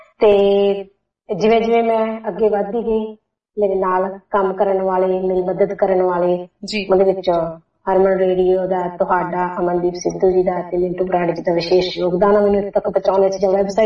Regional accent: Punjab, India; moved away as an adult; now in Australia; ਤਾਂ ਮੈਂ ਪੰਜਾਬ ਤੋਂ ਜਿਹੜੀਆਂ ਕਿਤਾਬਾਂ ਲੈ ਕੇ ਆਈ ਸੀਗੀ

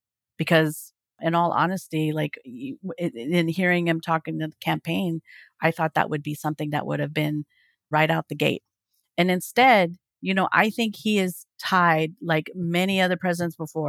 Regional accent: Oklahoma, United States; I live in Oklahoma. I'm from Oklahoma. I am in the belly of the beast in oil and gas country, right?

